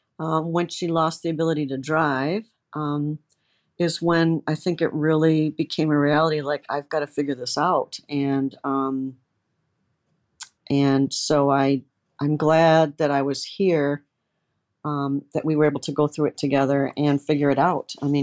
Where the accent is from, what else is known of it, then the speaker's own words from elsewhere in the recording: Detroit, Michigan, United States; I'm from the Detroit area originally and went to school in the suburb of Detroit. Decided I want a life change, so I left the state and lived out of state for 10 years. And then parents started getting older, so decided to come back to Michigan.